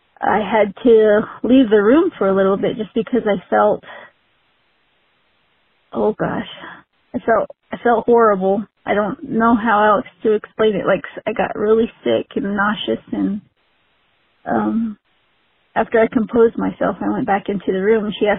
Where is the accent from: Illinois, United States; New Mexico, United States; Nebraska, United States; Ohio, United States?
New Mexico, United States; I'm from New Mexico.